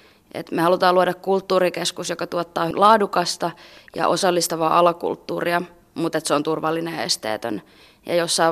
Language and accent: Finnish; Kouvola, Kymenlaakso, Finland; tuolla mun kotiseudulla Kouvolassa, tai tarkemmin Kuusankoskella